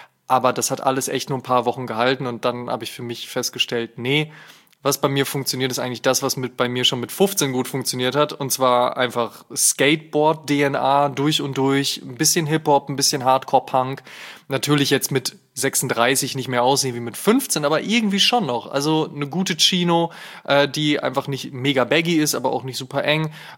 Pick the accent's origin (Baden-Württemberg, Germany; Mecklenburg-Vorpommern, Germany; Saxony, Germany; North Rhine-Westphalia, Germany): North Rhine-Westphalia, Germany; Münster; Und wären am nächsten Tag nach Münster gefahren, in meine alte Heimat